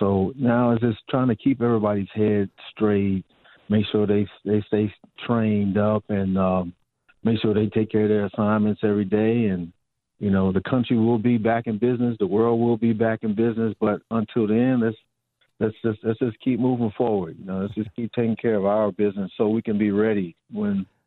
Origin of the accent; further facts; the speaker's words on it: Kansas City, Missouri, United States; He came up with the idea in 1920 in my hometown of Kansas City, Missouri.